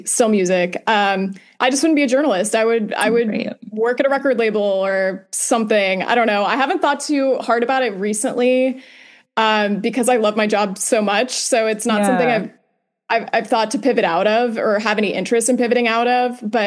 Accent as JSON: {"language": "English", "town": "Fort Worth", "region": "Texas", "country": "United States", "lives_now": "Los Angeles, United States", "said": "And I'm from Fort Worth, Texas originally, but now I live in Los Angeles."}